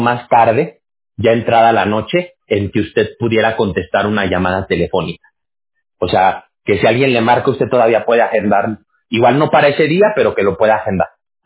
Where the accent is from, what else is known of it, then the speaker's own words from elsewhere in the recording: Mexico City, Mexico; also born or lived in Aguascalientes; now in California, United States; yo nací en la Ciudad de México. Después me fui a vivir como 10 años a Aguascalientes, y yo ya tengo 20 años, radicando aquí en California. Pero yo me crié en México, o sea, mis primeros 12, 13 años de vida fueron en México.